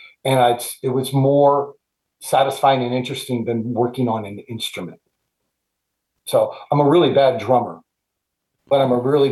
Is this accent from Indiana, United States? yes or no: yes; Highland, Indiana, United States; I'm born and raised in Highland, graduated in 1982. Started going to the clubs in 84 when I was 20, because I didn't turn 21 until the end of the year.